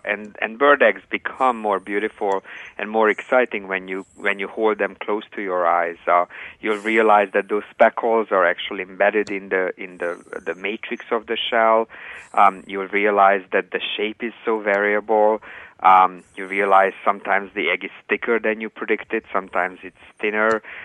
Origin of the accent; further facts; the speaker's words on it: Hungary; also born or lived in New Zealand; And I'm from Hungary, so I'm used to having my name, which is of Austrian origin, said in many ways